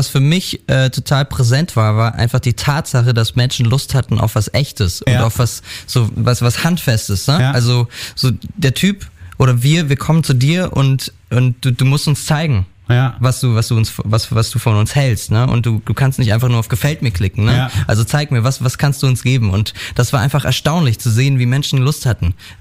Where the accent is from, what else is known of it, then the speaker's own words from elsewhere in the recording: Baden-Württemberg, Germany; now in Hamburg, Germany; witzigerweise kommen wir ja alle drei aus dem Süden. Wir kommen aus derselben Ecke, in der Nähe von Stuttgart